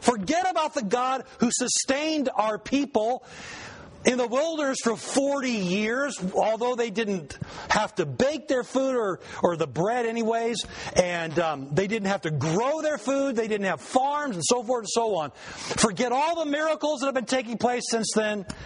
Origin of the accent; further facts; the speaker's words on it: California, United States; I grew up in Southern California. Let me tell you, it gets hot down there.